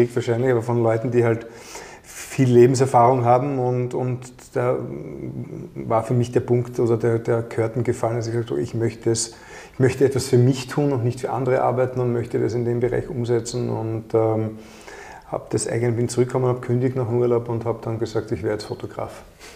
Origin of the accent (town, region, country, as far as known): Austria